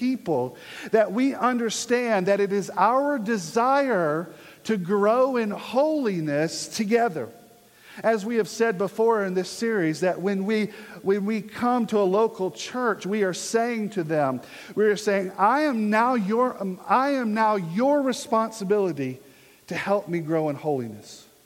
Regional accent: Virginia, United States; he kind of started to joke with me being a Yankee, even though I was from Virginia.

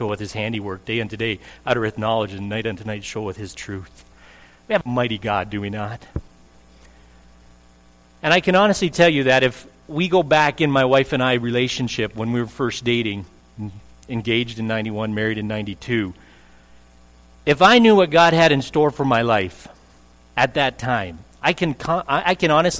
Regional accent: Calgary, Alberta, Canada; You know, I was born and reared in Calgary, and that's the first time I was on the Kananaskis Trail.

